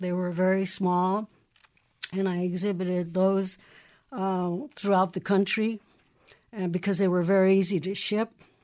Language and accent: English; Iowa, United States; born there; moved away; also born or lived in Mexico; I just love the whole idea that I grew up by a river and I was born in Iowa and I traveled to Mexico and lived there.